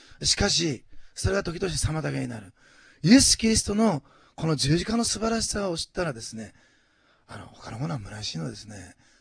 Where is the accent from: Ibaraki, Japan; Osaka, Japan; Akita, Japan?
Osaka, Japan; 学生時代、私、大阪出身なんですけど、